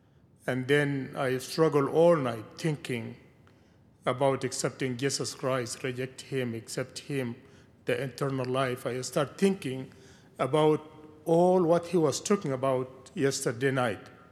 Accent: Sudan; English is a second language; I'm original from Sudan.

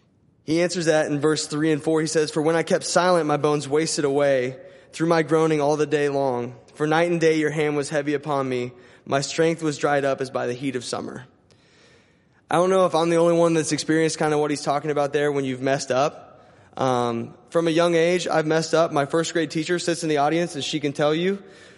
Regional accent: Linton, Indiana, United States; I'm from Linton. I went to IUPUI

